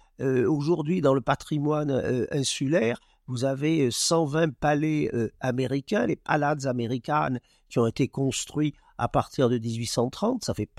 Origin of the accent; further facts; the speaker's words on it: Corsica, France; je suis corse